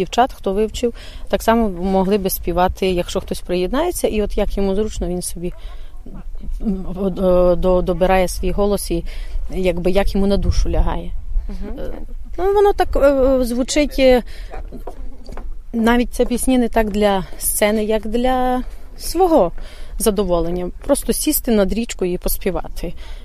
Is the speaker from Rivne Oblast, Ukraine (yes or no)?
yes; Svarytsevychi, Rivne Oblast, Ukraine; now in Poland; Брала до репертуару пісні з свого села, звідки я родом, село Сварицевичі Добровицького району.